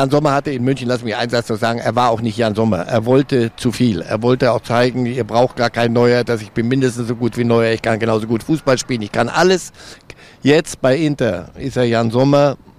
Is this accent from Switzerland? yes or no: yes; Switzerland; als Schweizer